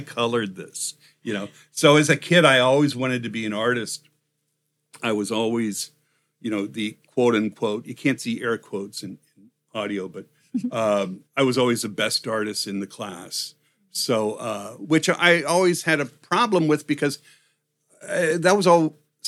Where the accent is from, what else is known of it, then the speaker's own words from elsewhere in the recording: Redondo Beach, California, United States; I grew up in Los Angeles, in Redondo Beach. My parents were immigrants after the war from Germany and Poland.